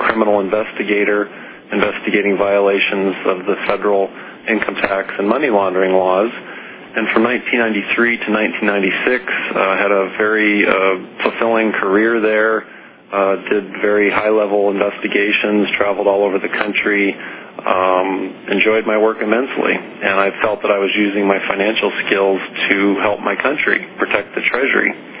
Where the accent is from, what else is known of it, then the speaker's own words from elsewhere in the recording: San Jose, California, United States; I'm from San Jose, California, Ron.